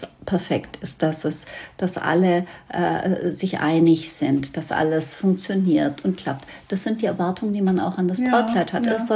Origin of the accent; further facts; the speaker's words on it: Baden-Württemberg, Germany; Ja, ich bin Schwabe, schleckt auch durch.